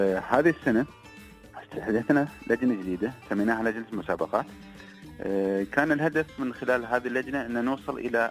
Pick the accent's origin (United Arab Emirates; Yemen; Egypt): United Arab Emirates; Dubai; ونحب نشكر طبعا بلدي دبي